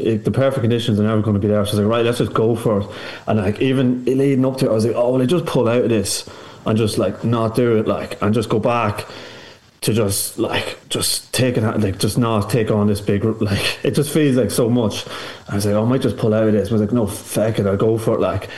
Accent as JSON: {"language": "English", "region": "County Cavan", "country": "Ireland", "lives_now": "Dublin, Ireland", "said": "I live in North Dublin, I'm from Cavan, like, but I live in near Drumcondra"}